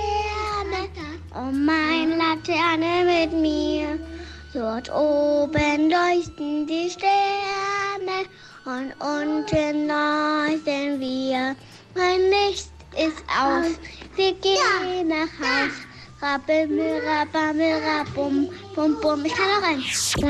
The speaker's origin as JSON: {"language": "German", "town": "Hilchenbach", "region": "North Rhine-Westphalia", "country": "Germany", "said": "Jakob ist 2 und ich bin 4 … Ich komme aus Hilchenbach"}